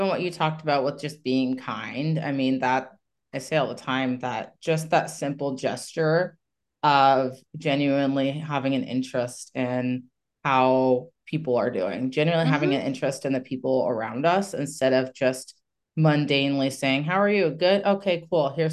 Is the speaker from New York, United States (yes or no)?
no; Iowa, United States; I grew up in the Midwest.